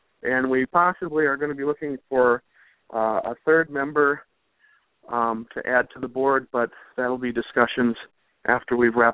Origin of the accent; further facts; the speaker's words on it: Marion, Wisconsin, United States; the same area that I grew up in Marion, Wisconsin, a tiny little speck of a town that's filled with heart and great folk.